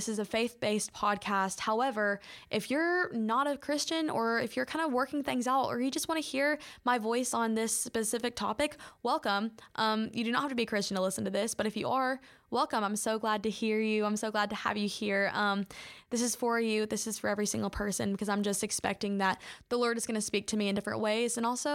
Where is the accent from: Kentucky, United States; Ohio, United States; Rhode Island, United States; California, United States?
Kentucky, United States; I'm from Kentucky, so horse racing is something that's super prominent here.